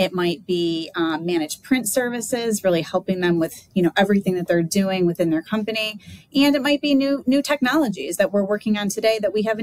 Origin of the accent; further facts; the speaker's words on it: Rochester, New York, United States; growing up in Rochester, New York, there's a lot of extended, families that have worked at Xerox.